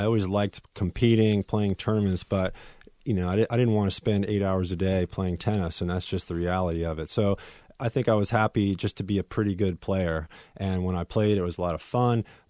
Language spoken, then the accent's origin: English; New York, United States; traveled around as a kid, went down to the Orange Bowl in Florida as a New Yorker